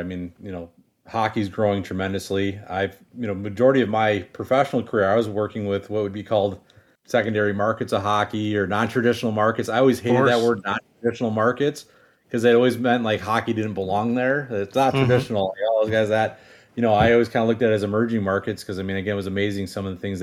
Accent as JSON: {"language": "English", "town": "Chicago", "region": "Illinois", "country": "United States", "tie": "born or raised there", "said": "I grew up in Chicago playing AA and AAA."}